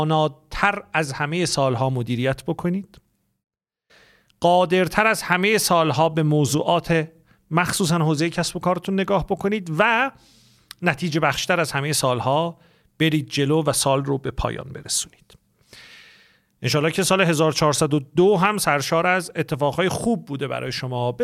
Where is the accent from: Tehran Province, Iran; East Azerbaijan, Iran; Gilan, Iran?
East Azerbaijan, Iran; Tabriz; born there; ما دفترمون رو در شهر تبریز، در زادگاه من تبریز دوست داشتنی به پا کردیم.